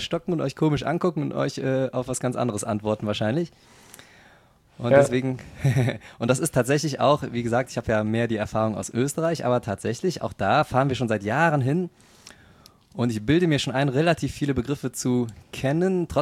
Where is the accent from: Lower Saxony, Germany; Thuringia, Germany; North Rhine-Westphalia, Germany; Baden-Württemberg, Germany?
North Rhine-Westphalia, Germany; Wir kommen ja hier aus dem Köln-Bonner Raum.